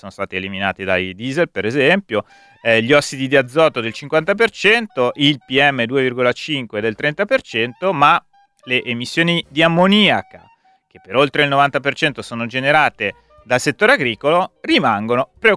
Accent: Sesto San Giovanni, Lombardy, Italy; sono nato a Sesto San Giovanni, e all'epoca a Sesto c'era l'Ital Sider davanti a casa mia, poi c'era la Falk, c'era la Magneti Marelli, l'Ercole Marelli, insomma, la Breda.

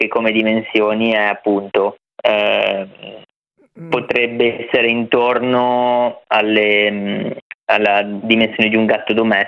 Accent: Genoa, Liguria, Italy; dalle mie parti a Genova in dialetto è belua

